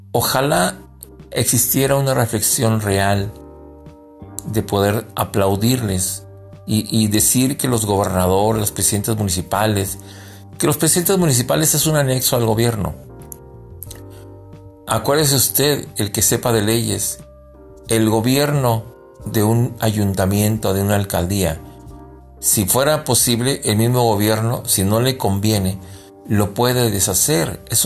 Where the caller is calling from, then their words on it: Durango, Mexico; desde la ciudad de Durango, Durango, México.